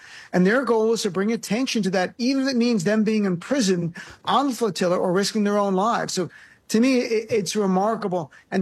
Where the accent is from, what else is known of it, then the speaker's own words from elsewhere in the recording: New Jersey, United States; my home state, Jersey.